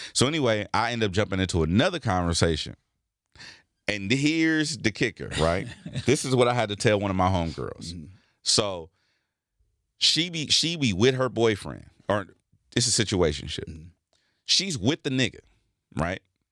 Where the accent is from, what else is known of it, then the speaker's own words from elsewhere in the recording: Los Angeles, California, United States; And so it low-key bothered me because I'm from Watts.